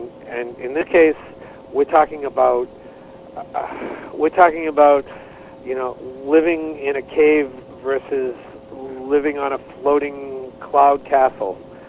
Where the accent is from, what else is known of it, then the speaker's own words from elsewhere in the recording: New England, United States; I knew I was raised in New England, and very clearly, New England prides itself in doing things a certain way.